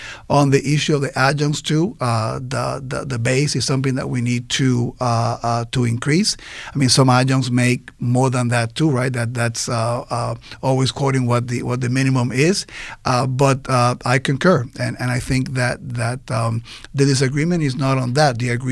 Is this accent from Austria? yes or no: no; Puerto Rico; I was born and raised in Puerto Rico, yes. And I think, you know, the accent should also be helpful.